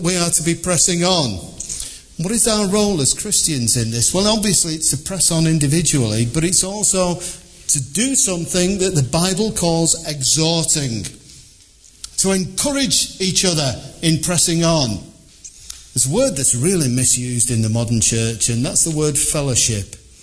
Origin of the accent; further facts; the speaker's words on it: Liverpool, North West England, United Kingdom; I said, come on, I'm from Liverpool.